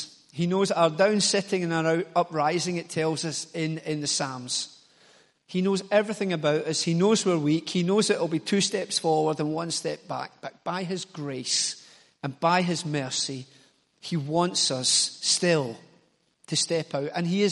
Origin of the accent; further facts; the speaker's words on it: Glasgow, Scotland, United Kingdom; I'm from Glasgow. You don't do stuff like that.